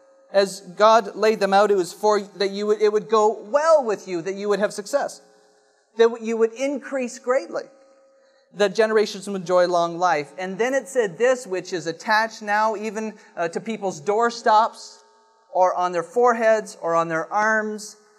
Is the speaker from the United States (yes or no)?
no; Canada; I'm Canadian.